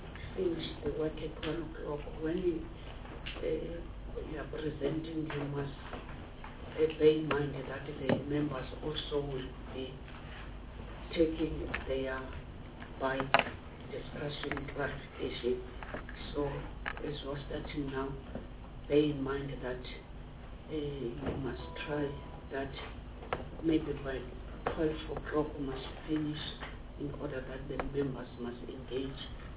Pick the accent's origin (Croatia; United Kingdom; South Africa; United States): South Africa; Mthatha, Eastern Cape; I'm from Mthatha.